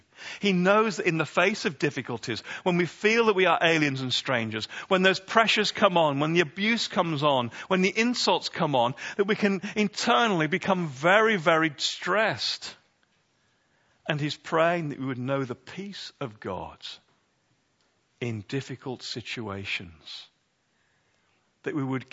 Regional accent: United Kingdom; Peter, I'm afraid we're British.

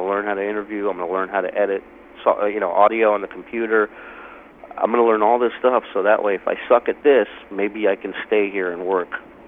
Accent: West Coast, United States; also born or lived in Israel; I grew up, I was born in Israel, but I grew up on the West Coast.

